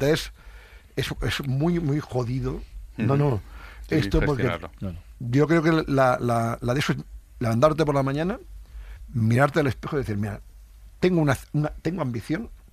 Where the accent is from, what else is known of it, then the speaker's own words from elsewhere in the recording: L'Hospitalet de Llobregat, Catalonia, Spain; Como hemos dicho, somos de Hospitaletto y yo.